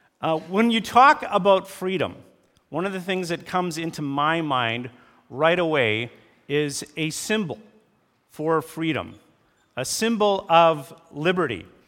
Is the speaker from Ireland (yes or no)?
no; Canada; I wanted to make sure everybody knew I was from Canada rather than assuming I'm from the United States.